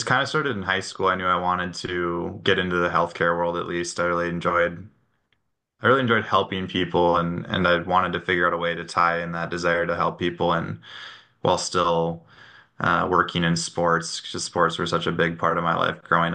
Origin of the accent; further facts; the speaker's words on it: Minnesota, United States; So I did my I grew up in Minnesota. I did my undergrad in Duluth, Minnesota, at the University of Minnesota, Duluth.